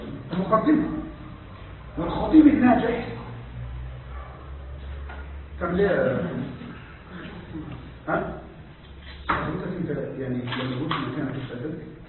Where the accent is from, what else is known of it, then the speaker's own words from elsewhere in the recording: Upper Egypt, Egypt; انا صعيدي